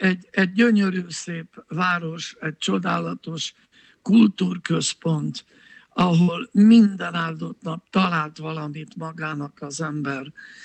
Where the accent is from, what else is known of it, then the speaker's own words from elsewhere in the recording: Hungary; Szóval úgy nőttünk fel, hogy filharmónia bérlet, színház bérlet, opera bérlet, ez minden magyar családban a gyereknek járt